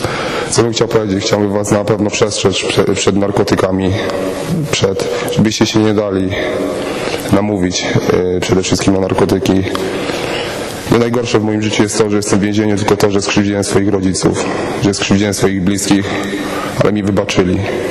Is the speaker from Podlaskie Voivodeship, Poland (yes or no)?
no; Gliwice, Silesian Voivodeship, Poland; mam 23 lata, pochodzę z Gliwic, ze Śląska.